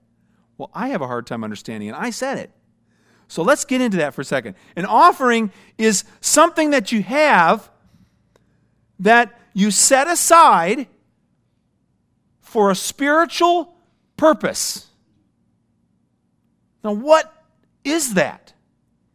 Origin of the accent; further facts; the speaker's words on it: Minnesota, United States; Okay, I'm from Minnesota. We don't have vines. They freeze, all right?